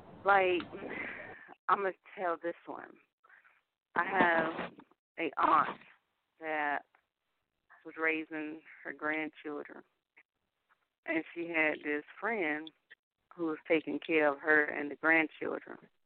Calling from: Raleigh, North Carolina, United States; Karen, I'm calling from Raleigh.

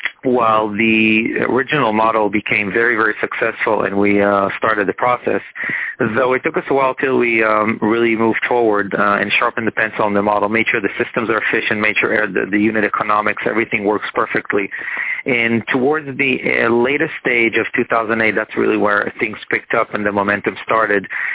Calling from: Los Angeles, California, United States; We're calling this morning from Los Angeles.

